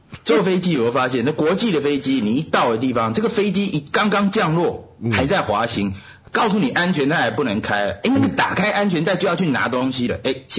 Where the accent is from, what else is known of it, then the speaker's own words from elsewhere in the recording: Taiwan; 我也是从台湾来的，